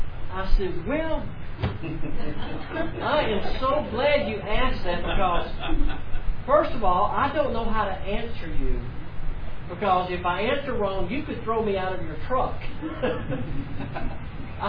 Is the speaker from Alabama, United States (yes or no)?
yes; Mobile, Alabama, United States; It would be like what Carol and I were very familiar with growing up in Mobile, Alabama.